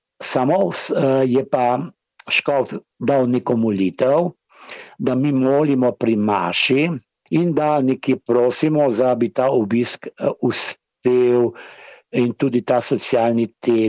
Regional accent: Trieste, Friuli-Venezia Giulia, Italy; ker mi smo tukaj Slovenci, so avtohtoni prebivalci, prav tako dolgo kot italijanski

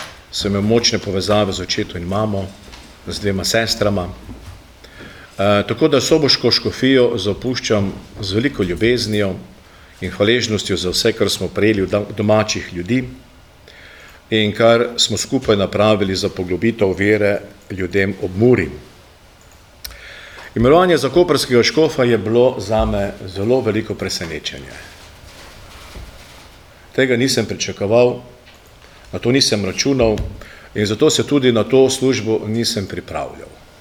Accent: Beltinci, Mura, Slovenia; Doma sem iz Beltinec, kot je že gospod Gabriel dejal, tam se je stkalo moje srce, oblikovala moja duša, tam je moj dom. Zelo sem navezan na svoj domači kraj.

